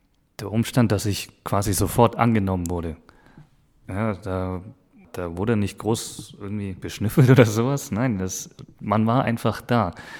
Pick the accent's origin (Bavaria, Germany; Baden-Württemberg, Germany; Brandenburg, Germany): Bavaria, Germany; Würzburg; now in Munich, Germany; Und ich habe damals in Würzburg, in meiner alten Heimat Würzburg, habe ich mich auch schon eingebracht. Und vor 4 Jahren kam ich dann nach München